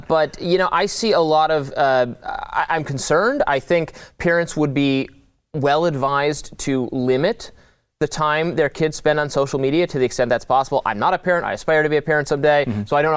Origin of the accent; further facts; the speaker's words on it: Detroit, Michigan, United States; now in Washington, D.C., United States; Over the summer, I went back to my hometown, the suburbs of Detroit, mm-hmm. Michigan, which is, you know, moderately blue state.